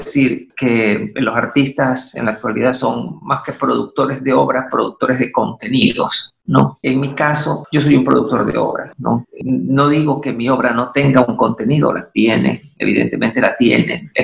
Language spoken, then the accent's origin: Spanish; Guayaquil, Guayas, Ecuador; also born or lived in Spain; yo no puedo vivir en otro lado, ¿no? O sea, yo soy de Guayaquil, vengo de soy descendiente de guayaquileños y no puedo vivir en otro lado